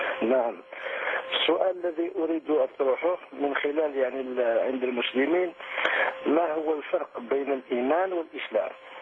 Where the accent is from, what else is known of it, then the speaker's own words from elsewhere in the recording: Algeria; أنا من الجزائر